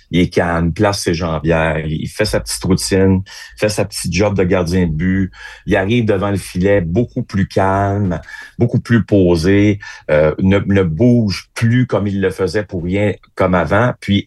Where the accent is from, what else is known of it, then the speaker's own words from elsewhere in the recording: Quebec, Canada; Mais qu'est-ce que tu veux, je suis Québécois, moi, prendre pour un club de Toronto, je trouve ça très difficile.